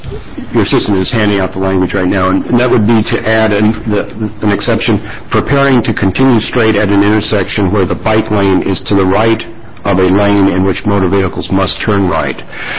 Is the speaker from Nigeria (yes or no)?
no; Keizer, Oregon, United States; Actually, I'm from Kaiser. I ride into Salem fairly frequently.